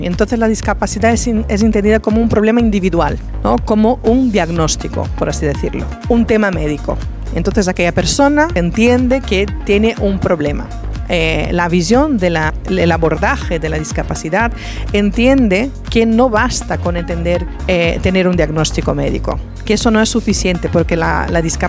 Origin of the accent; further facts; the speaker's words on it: Brazil; Spanish is a second language; now in Spain; Ya aclaro por mi acento que soy brasileña, aunque llevo 20 años viviendo en España.